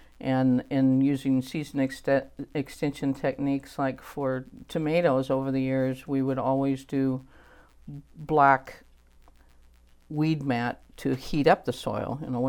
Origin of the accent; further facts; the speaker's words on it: Oklahoma, United States; I mean, I grew up in Oklahoma, and my husband's been trying to grow okra for me forever